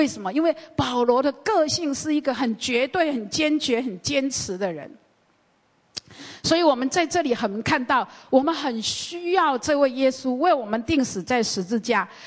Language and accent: Chinese; Taiwan; 我们台湾人有一句谚语